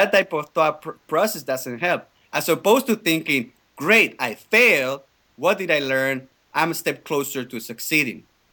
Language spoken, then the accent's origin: English; Spain; now in Canada; The main job that really helped me was when we came to Canada in 1996, because I'm originally from Spain, and we, you know, I came with my father and my family here